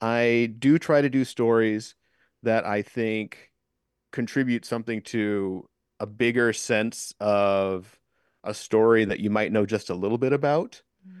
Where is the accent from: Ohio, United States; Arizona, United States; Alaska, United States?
Alaska, United States; Wrangell; wanted to be able to come back to Wrangell and not be a stranger. The idea of being a stranger in my hometown just didn't jive with me.